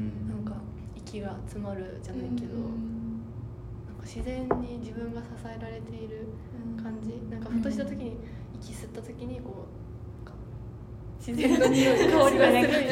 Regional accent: Hiroshima, Japan; ああ福岡とか、まあ、地元広島とかそういうところにしようかなって思うけど

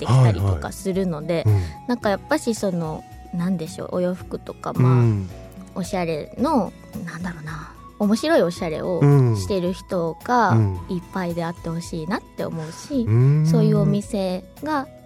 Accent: Fukuoka, Japan; その自分の地元なのに誰ちゃんがいるみたいな感じがすごくなんか不思議だったり嬉しかったりすることも結構ありましたね

